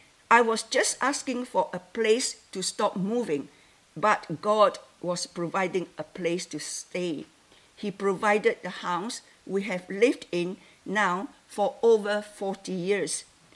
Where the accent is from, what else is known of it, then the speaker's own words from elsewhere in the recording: Malaysia; he was offered a job right in my hometown in Malaysia without even applying.